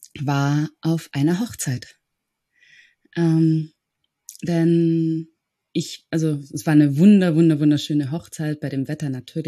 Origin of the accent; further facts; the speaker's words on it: Bad Reichenhall, Bavaria, Germany; born there; geboren in Bad Reichenhall von Eltern aus Äthiopien, die zufällig irgendwie in Deutschland hängen geblieben sind, was nie geplant war.